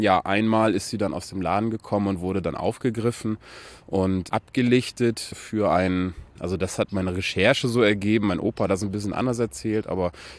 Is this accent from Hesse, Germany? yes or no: no; Aurich, Lower Saxony, Germany; Also in Aurich, wo ich herkomme, gibt es halt eben keinen Bahnhof.